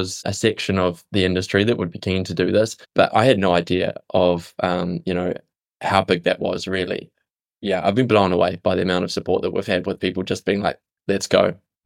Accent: New Zealand; I come from New Zealand and Kiwis are friendly

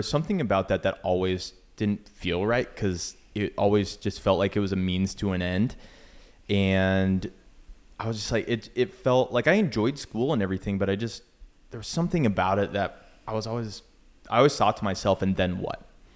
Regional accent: Minneapolis, Minnesota, United States; When I grew up in Minneapolis, Minnesota, or the suburbs of Minneapolis.

